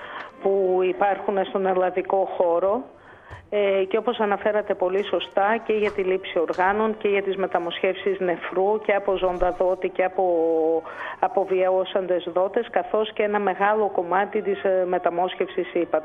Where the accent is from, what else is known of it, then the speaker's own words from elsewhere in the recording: Istanbul, Turkey; Γεννήθηκα, μεγάλωσα στην Κωνσταντινούπολη.